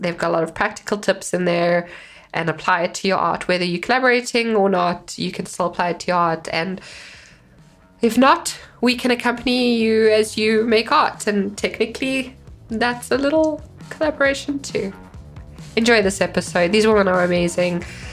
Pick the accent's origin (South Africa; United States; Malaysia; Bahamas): South Africa; as a South African, you know, it's very big in South Africa